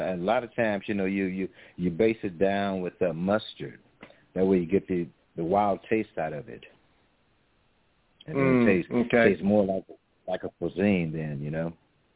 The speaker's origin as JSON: {"language": "English", "town": "Lake Charles", "region": "Louisiana", "country": "United States", "tie": "born or raised there", "also_born_or_lived": "Kinder", "said": "And I'm actually from Lake Charles, not Lafayette. And I've been a resident here all my life. You know, I was born in Kinder, but then we moved here to Lake Charles, and I've been here ever since."}